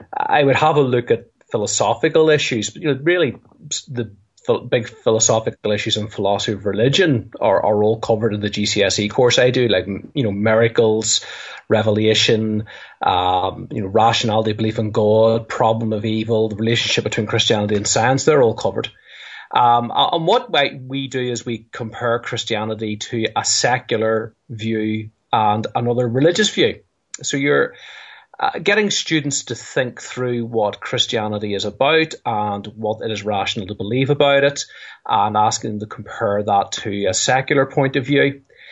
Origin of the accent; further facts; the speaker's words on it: Armagh, Northern Ireland, United Kingdom; Well, I'm from Armagh, which seems to be in a time zone all of its own, really.